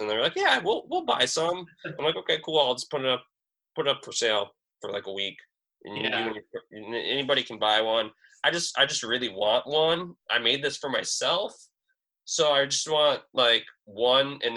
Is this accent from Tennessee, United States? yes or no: no; Iron Mountain, Michigan, United States; If I could do Kingsford High School's logo or like even Iron Mountains, just like a town, like my hometown's logo for their sports team, that would make my like entire 5 years.